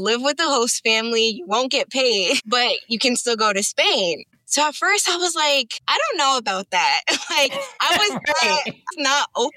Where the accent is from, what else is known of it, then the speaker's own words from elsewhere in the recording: New York, United States; so I haven't lived in any other state other than New York. Like my parents born and raised in New York. My family's in New York.